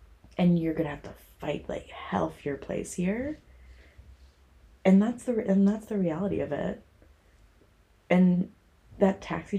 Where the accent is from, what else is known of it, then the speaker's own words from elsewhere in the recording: United States; I've been mocked for my accent. And there's people here that are just really nasty about it or think it's funny. And it's not. But I've also met people that really just embrace, they love that I'm American